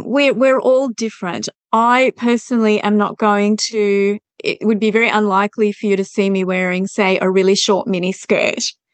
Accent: Melbourne, Victoria, Australia; I'm from Melbourne, but right now I'm living in regional Victoria.

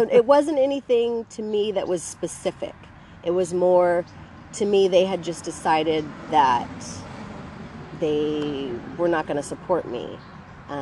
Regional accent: Long Beach, California, United States; I grew up in Long Beach, California, and I came to UC Santa Barbara and graduated with a degree in Spanish.

